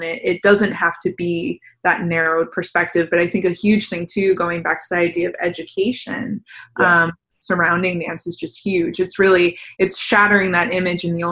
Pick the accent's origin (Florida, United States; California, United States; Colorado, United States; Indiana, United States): Florida, United States; St. Petersburg; No, so actually I was born and raised here in St. Pete.